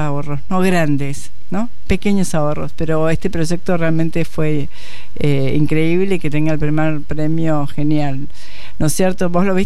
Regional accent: Presidencia Roque Sáenz Peña, Chaco, Argentina; en el Chaco, yo soy de Sáenz Peña, hace mucho calor

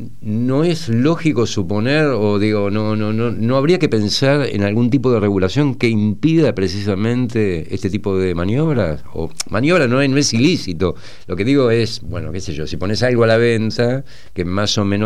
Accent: Buenos Aires, Argentina; bueno, somos porteños, estamos acá y más o menos lo conocemos.

